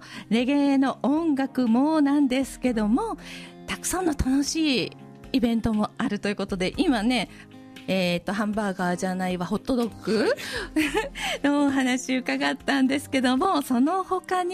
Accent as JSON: {"language": "Japanese", "region": "Osaka", "country": "Japan", "said": "はい、実はね、私大阪出身で"}